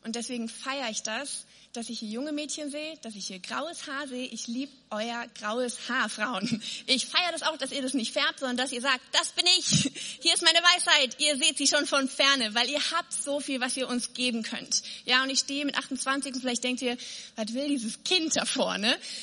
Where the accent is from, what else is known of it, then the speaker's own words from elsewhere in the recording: North Rhine-Westphalia, Germany; ich bin ja kein Ruhrpöttler, ich bin Rheinländer, das sehen wir, das ist ein Unterschied. Düsseldorfer Grenze und dann fängt das Ruhrgebiet an.